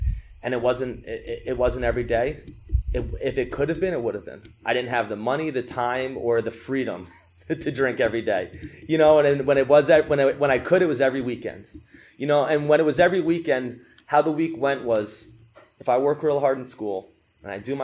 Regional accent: Marlboro, New Jersey, United States; I went to a rehab in my hometown in Marlboro, New Jersey.

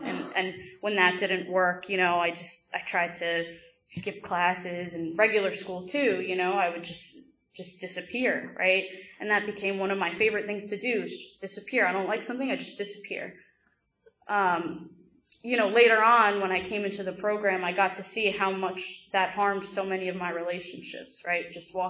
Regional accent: New Jersey, United States; You know, I grew up in Bergen County in New Jersey, small suburban town. You know, I grew up in a Pakistani Muslim household where we did not drink.

